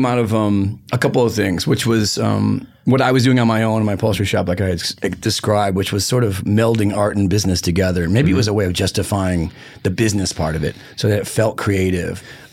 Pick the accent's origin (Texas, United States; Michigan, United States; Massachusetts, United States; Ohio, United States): Michigan, United States; Detroit; or wherever. I'm from Detroit and it's kind of hard to play drums in a 10-gallon hat